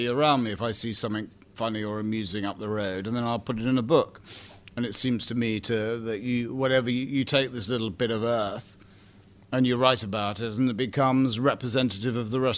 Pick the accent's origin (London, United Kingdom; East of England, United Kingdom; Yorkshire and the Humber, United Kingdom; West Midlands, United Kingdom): London, United Kingdom; Bromley; Well, I come from Bromley, and for me to come to London was a fantastic jump.